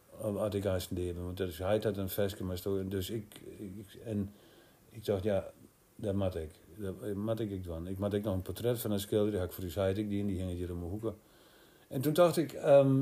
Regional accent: Enschede, Overijssel, Netherlands; maar ik kom ook uit Enschede

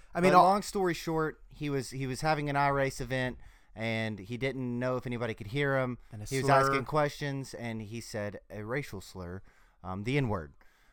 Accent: Memphis, Tennessee, United States; Yeah, so we're actually from Memphis originally.

